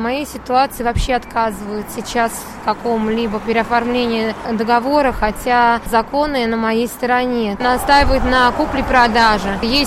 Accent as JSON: {"language": "Russian", "region": "Moscow", "country": "Russia", "said": "Я москвичка"}